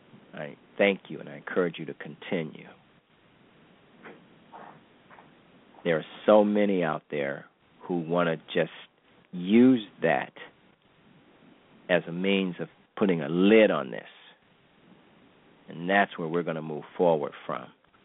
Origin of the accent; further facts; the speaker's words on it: Cleveland, Ohio, United States; It wasn't my hometown, Cleveland, with that boy.